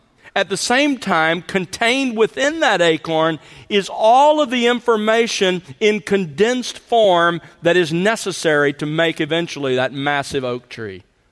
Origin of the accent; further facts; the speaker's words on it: Alabama, United States; I grew up in South Alabama. We had a lot of snakes, water moccasins and other kinds.